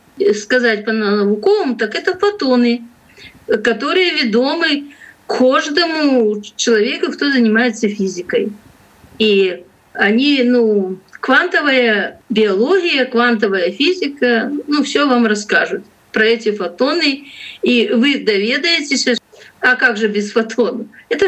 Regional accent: Belarus; Мы огнепоклонники белорусы

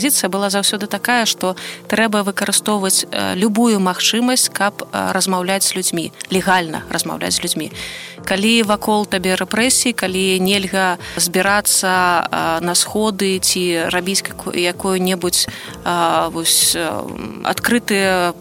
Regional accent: Saint Petersburg, Russia; now in Brest, Belarus; і гавору, што я з Ленінграда

